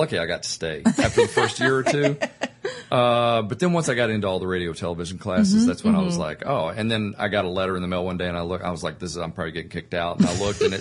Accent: Richmond, Kentucky, United States; So I grew up in Richmond and just, went to high school at Madison Central, graduated

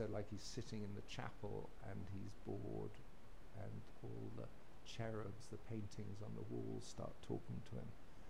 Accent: United Kingdom; because I come from Britain

